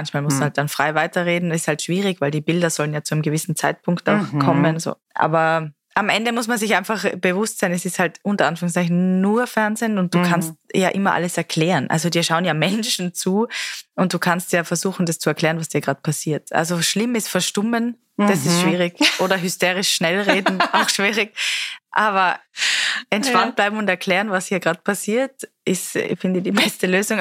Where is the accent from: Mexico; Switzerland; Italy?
Mexico; German is a second language; now in Germany; Als Kind in Mexiko haben wir immer dann so uns gegenseitig irgendwie erklärt, was welche Wörter heißen und so.